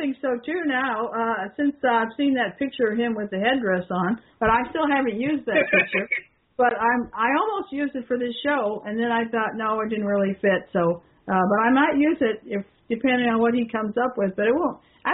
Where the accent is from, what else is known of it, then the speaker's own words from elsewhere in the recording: Yuma, Arizona, United States; And growing up in Yuma, California is kind of strange. I mean, Yuma, Arizona is kind of strange, too. It's right on the border with Mexico.